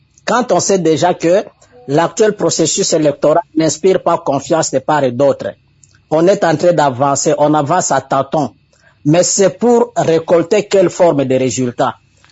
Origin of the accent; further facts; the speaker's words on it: DR Congo; nous sommes Congolais